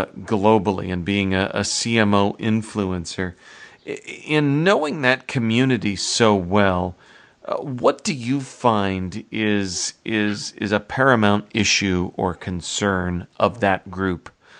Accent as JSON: {"language": "English", "country": "United States", "said": "Oh my gosh, I'm an American on an international stage"}